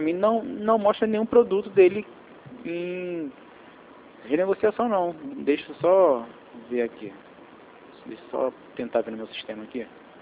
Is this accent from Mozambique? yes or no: no; Brazil; Eu sou brasileiro, não desisto não.